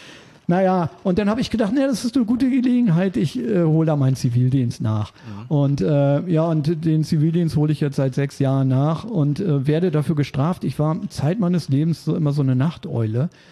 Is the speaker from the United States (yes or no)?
no; Berlin, Germany; ich bin eigentlich Ur-Berliner